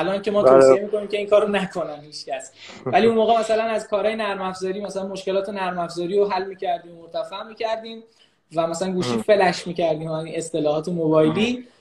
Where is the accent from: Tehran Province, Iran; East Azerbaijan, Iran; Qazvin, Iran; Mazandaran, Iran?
Tehran Province, Iran; Shahr-e Rey; من متولد 10 بهمن 73 هستم و تو شهر ری به دنیا اومدیم و بزرگ شدیم.